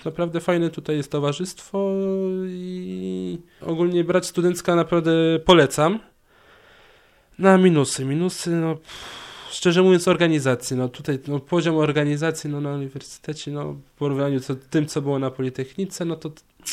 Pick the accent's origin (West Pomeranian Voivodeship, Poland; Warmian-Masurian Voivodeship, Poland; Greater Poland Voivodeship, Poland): Warmian-Masurian Voivodeship, Poland; studiuję historię pierwszy rok, pochodzę z okolic Iławy.